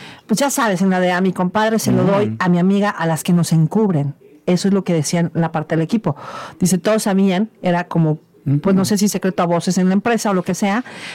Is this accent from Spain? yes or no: no; Mexico; cómo somos los mexicanos.